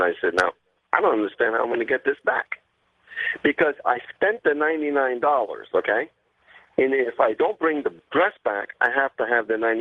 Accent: Great Neck, New York, United States; Now, I was originally born and raised in Great Neck, Long Island, New York, okay?

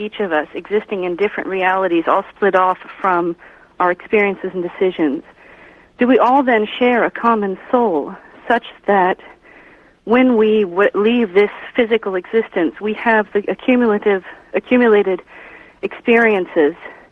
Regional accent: Washington, District of Columbia, United States; now in Kristiansand, Norway; Yeah, well, I'm originally from Washington, D.C. area, but I'm stuck over here for a few more months.

